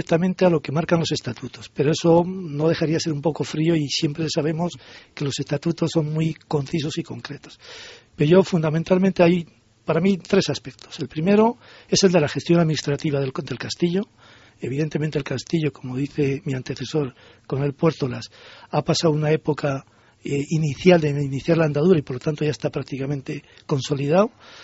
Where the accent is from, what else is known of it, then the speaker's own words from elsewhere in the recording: Teruel, Aragon, Spain; aunque soy natural de Teruel